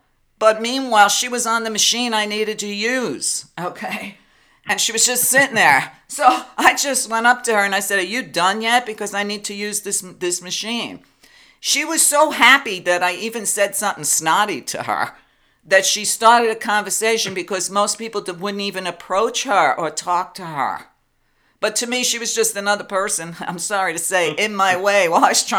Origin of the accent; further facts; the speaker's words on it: New York, United States; Listen, I grew up in New York, so a lot of times in Manhattan, even on the subway, you know, I would see a lot of celebrities